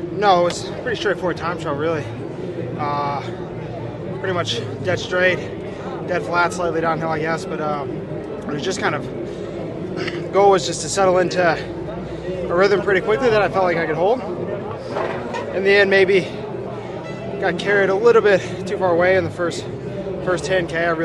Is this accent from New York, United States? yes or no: no; Texas, United States; And I come from Texas, and I spent the summer there this year after the Giro